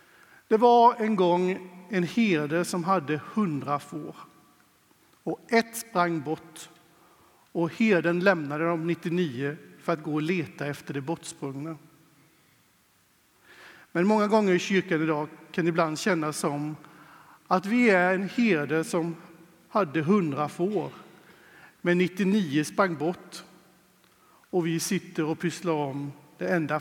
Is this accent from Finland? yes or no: no; Åseda, Kronoberg County, Sweden; Vi var ett stort gäng i scout och tonår och ungdomskör där hemma i Åseda i de mörka smålandskogarna.